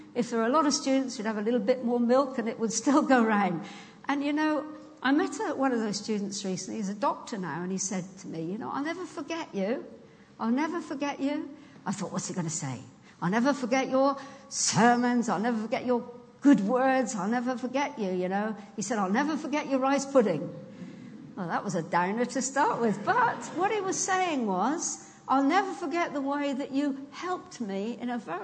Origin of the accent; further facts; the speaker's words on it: Dorchester, South West England, United Kingdom; I was born in Dorset. Dorchester is my home, and we are twinned in Dorchester with Bayeux. And so I grew up with the Bayeux Tapestry.